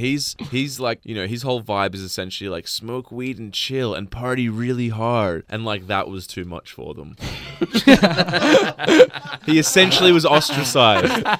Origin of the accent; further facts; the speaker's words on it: Australia; You know, I always pay out Australia, but then whenever I come back from overseas, I'm just like... Not too shabby.